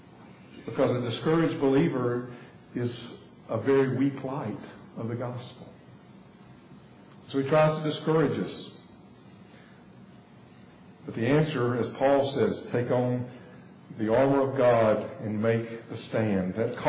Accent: North Augusta, South Carolina, United States; all little shacks all along the area that I grew up in North Augusta.

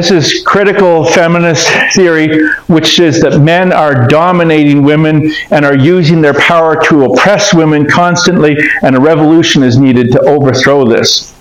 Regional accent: Canada; I'm a Canadian. I'm descended from the British people. I say it Marcuse.

